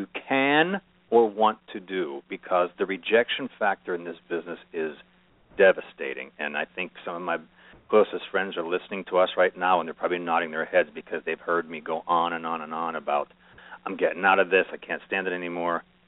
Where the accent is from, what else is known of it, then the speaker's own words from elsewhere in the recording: Pennsylvania, United States; No, I grew up outside of Pittsburgh, and I was playing football my 9th grade year and broke my arm after our first game